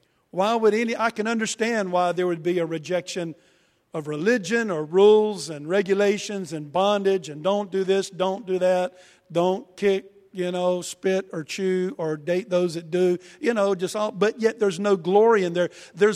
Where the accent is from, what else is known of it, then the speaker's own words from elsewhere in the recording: Wilson, North Carolina, United States; now in Chapel Hill, United States; It was so real that I moved all the way from Wilson, North Carolina, where I grew up, to Chapel Hill, just in order to be with the people I knew I was supposed to walk with.